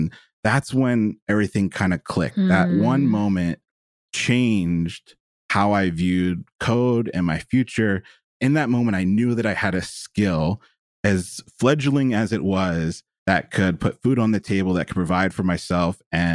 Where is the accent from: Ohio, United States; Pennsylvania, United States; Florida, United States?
Pennsylvania, United States; Philadelphia; I'm the product of Philly, and growing up in Philly, I always had access to amazing libraries